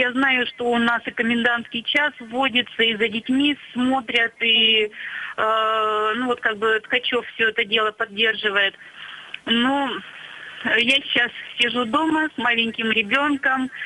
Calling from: Krasnodar Krai, Russia; я из Краснодарского края.

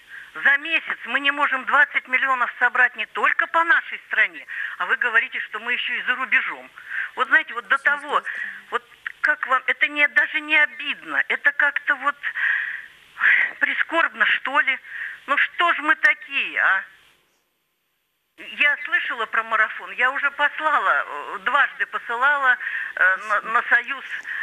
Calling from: Kemerovo, Kemerovo Oblast, Russia; Я звоню вам из Кемерово.

